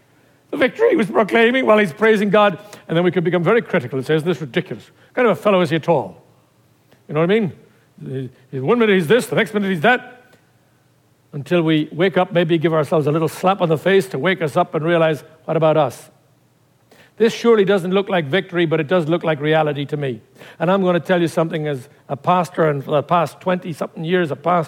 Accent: Ireland; I'm Irish, I better watch it.

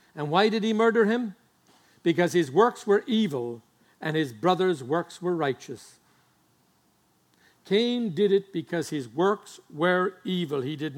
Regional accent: Ireland; I grew up in Ireland, part Catholic, part Protestant.

